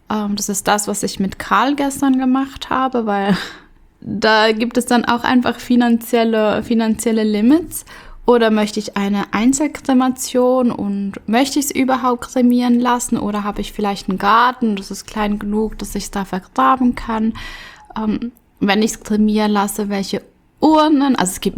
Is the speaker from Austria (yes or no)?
no; Switzerland; wir hatten bei uns in der Schweiz eine alte Frau